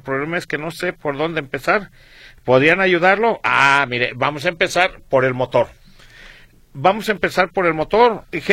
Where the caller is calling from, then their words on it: Tepatitlán, Jalisco, Mexico; de Tepatitlán, Jalisco. Saludos a todo el equipo.